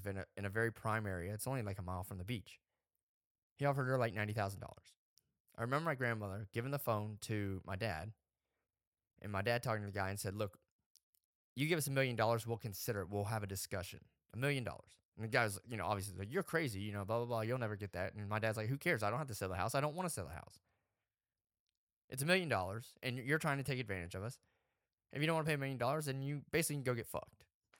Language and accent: English; Florida, United States; I'm from Southwest Florida, and in my lifetime, I've lived in three disaster zones that impacted my hometown directly.